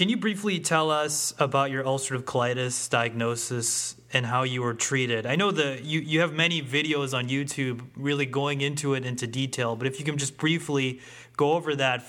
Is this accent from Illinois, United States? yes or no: yes; Chicago, Illinois, United States; Okay, yeah. Yeah, that's my hometown.